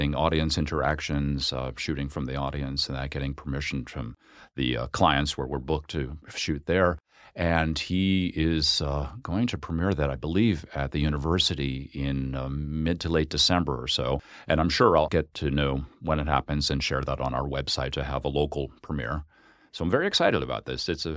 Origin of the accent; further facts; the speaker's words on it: Massachusetts, United States; around the Merrimack Valley, where I grew up in Massachusetts.